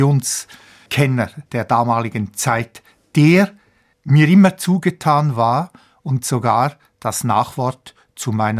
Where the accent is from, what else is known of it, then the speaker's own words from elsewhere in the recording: Willisau, Lucerne, Switzerland; Ich bin also in Willisau aufgewachsen.